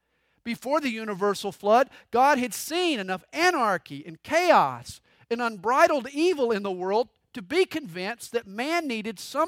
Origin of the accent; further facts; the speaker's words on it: United States; Understand, I am a Christian and I am an American.